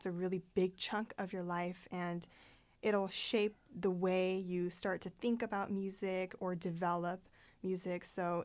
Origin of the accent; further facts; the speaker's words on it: Bremerton, Washington, United States; I'm playing with the Bremerton Symphony back in my hometown.